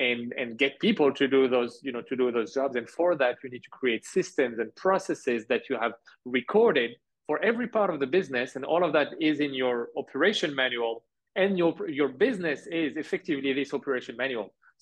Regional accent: France; now in Canada; When I moved back to Canada from France, so I grew up in France, as you mentioned, I moved in 2014

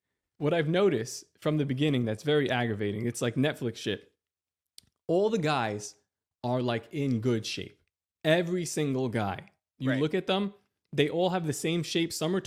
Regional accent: Coney Island, New York, United States; now in Florida, United States; I'm from Coney Island, and these guys are like, "Yo, you want to go to the beach?"

